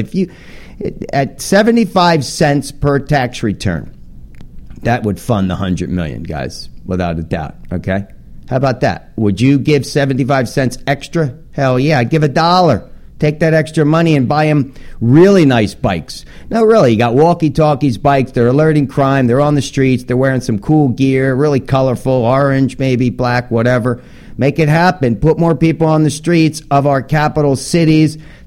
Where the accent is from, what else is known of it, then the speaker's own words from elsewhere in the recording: New Jersey, United States; You know, my home state, New Jersey